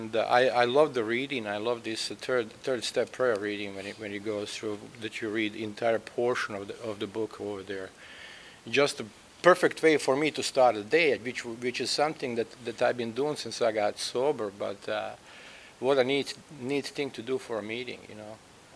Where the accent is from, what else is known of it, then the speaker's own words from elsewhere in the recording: Bosnia & Herzegovina; And I was born in what was once Yugoslavia. I'm from Bosnia. I'm Croatian.